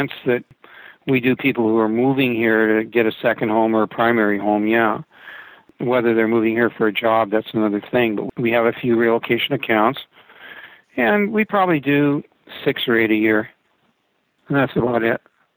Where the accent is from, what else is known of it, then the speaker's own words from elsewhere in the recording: Canada; Go to Canada because I'm from Canada